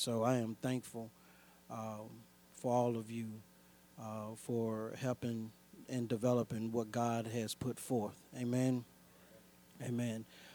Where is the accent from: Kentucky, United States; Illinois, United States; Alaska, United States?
Illinois, United States; East St. Louis; I remember growing up in East St. Louis, I wanted to play baseball like Kevin Riggs.